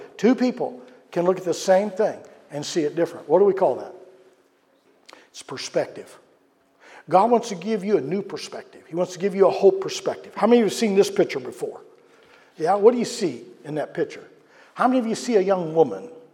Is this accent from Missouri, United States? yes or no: yes; St. Louis, Missouri, United States; when I was a little kid growing up in St. Louis, we lived on a very busy street. It was called Big Bend Boulevard.